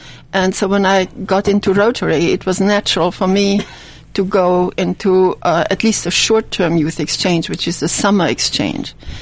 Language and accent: English; Hungary; born there; English is a second language; I haven't told you yet, but I was born in Hungary.